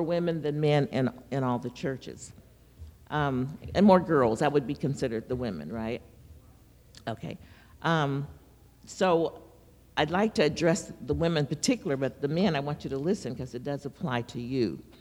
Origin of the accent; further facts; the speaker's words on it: Stockton, California, United States; now in Sacramento, United States; I was raised in Stockton. Down the road. Moved up here to Sacramento when my oldest daughter, after she came to Sac State, my husband and I moved up here.